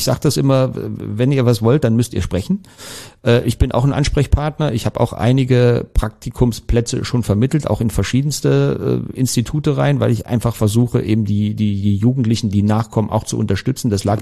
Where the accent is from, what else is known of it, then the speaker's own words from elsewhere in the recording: Germany; als Deutscher, der in Frankfurt arbeitet